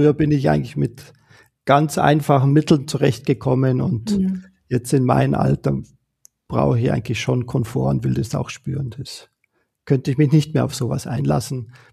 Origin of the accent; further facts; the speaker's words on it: Bavaria, Germany; ich bin ja im Berchtesgadener Land aufgewachsen. Direkt in den Bergen von klein auf war ich eigentlich dort in den Bergen unterwegs.